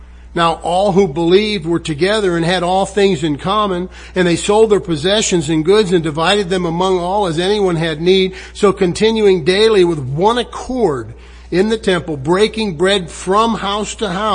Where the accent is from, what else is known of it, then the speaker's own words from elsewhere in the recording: California, United States; I'm 70 years old. I grew up in Southern California. My mother worked at Disneyland.